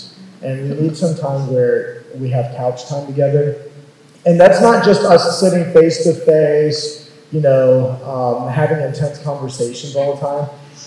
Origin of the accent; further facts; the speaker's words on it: the Carolinas, United States; where I grew up in the Carolinas